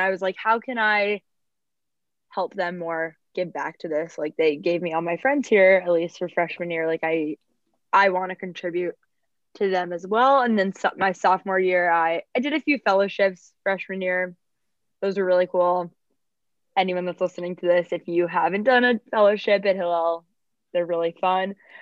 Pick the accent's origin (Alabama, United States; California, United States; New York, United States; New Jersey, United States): New Jersey, United States; now in Michigan, United States; I'm from out of state. I'm from New Jersey, and I didn't know anyone when I came to Michigan State.